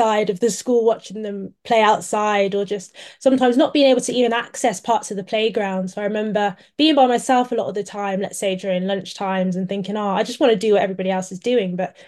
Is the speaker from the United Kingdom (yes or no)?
yes; Coventry, West Midlands, United Kingdom; I grew up in Coventry. So I was born in Coventry, born and raised still there now, with my family, with both my parents. And I've got quite a lot of family in Coventry as well.